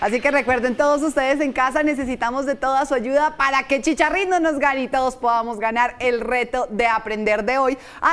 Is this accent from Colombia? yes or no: yes; Colombia; 1810, ese año, como colombianos, no se nos puede olvidar nunca